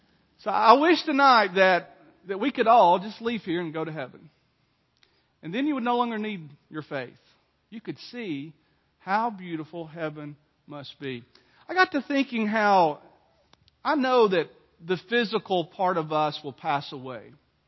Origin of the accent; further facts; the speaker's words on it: Jasper, Alabama, United States; And yet I'm from Jasper originally, and so you know I've got the Walker County connection to the Nichols